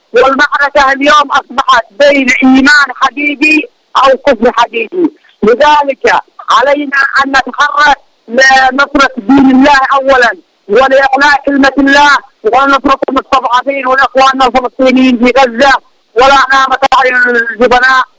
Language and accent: Arabic; Yemen; ونقول لكم سلمت أيديكم ونحن إلى جانبكم من اليمن